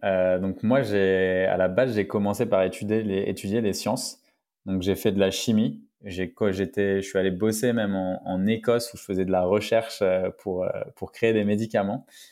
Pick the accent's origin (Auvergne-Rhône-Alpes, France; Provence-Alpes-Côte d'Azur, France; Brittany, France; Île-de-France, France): Île-de-France, France; Paris; Ouais, alors je suis né à Paris, à la Gare du Nord, donc à la Riboisière. Donc j'ai grandi entre Barbès et Pigalle, donc Paris Nord.